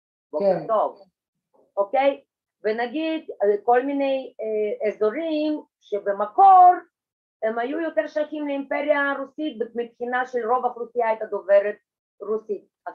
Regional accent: Donetsk, Donetsk Oblast, Ukraine; also born or lived in Siberia / Minsk; now in Israel; אני אישית נולדתי בברית המועצות, נולדתי בצפון סיביר, גדלתי בדונייסק באוקראינה, ולארץ באתי ממינסק בלארוס.

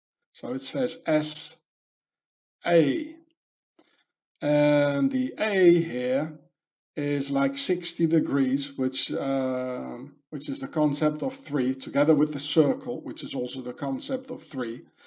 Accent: South Africa; I'm a South African. I never forget things.

